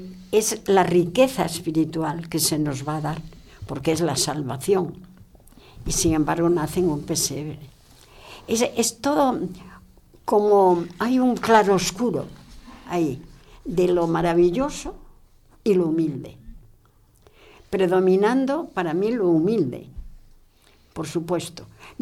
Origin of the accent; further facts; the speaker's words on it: Galicia, Spain; Yo soy gallega y entonces, pues, me da mucho gusto hablar